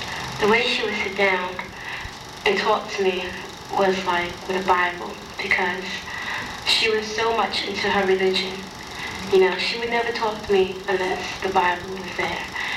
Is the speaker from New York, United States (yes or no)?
yes; Bronx, New York, United States; also born or lived in Manhattan; I was born in the South Bronx. I lived there until I was about 12, and I moved up, and then I moved from there again. I moved around a lot, you know, between the Bronx and Manhattan.